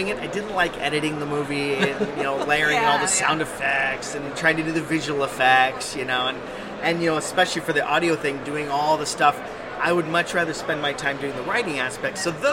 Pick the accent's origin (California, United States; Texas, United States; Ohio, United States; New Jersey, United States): California, United States; Santa Clara; I'm from the Bay Area. I live right there in the shadow of the new Levi's Stadium. Behind Great America.